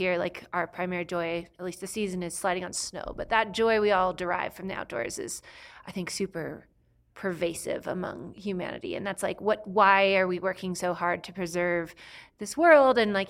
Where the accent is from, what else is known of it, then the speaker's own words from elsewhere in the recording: California, United States; And I'm from California.